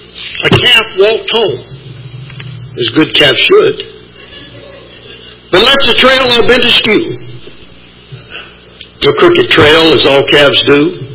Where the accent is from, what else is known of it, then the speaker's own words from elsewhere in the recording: Alabama, United States; Now, I'm from Alabama. I'm not saying our cows are smarter.